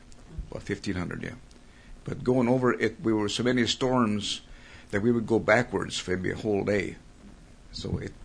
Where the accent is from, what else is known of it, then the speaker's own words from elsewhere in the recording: Neilsville, Minnesota, United States; also born or lived in North Dakota; My hometown, I call it Neilsville, Minnesota, but we lived on across the river in Dakota, just across the river. So that's why I always say Neilsville.